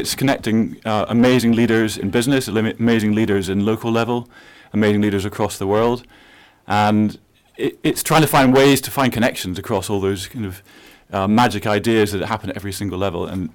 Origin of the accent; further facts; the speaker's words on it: Edinburgh, Scotland, United Kingdom; now in London, United Kingdom; I'm based in London. I come from Edinburgh originally. I actually studied in Sheffield, so I have some understanding of Yorkshire.